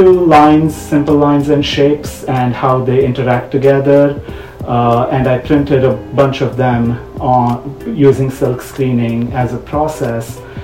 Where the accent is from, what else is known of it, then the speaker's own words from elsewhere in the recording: Mumbai, Maharashtra, India; now in Chicago, United States; it really talks to kind of my upbringing in India. I grew up there in Mumbai before I moved to Chicago.